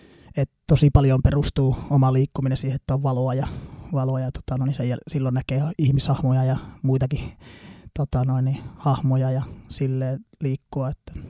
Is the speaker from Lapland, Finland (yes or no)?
yes; Kemi, Lapland, Finland; now in Helsinki, Finland; pikkuhiljaa muutin tänne tuolta Kemistä pohjoista, kun on kotoisin, niin pikkuhiljaa muutin tänne pääkaupunkiseudulla